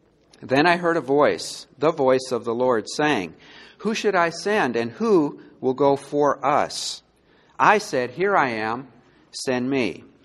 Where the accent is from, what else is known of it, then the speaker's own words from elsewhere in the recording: Green Bay, Wisconsin, United States; growing up in Green Bay, Wisconsin, even the football players had their names in the phone book.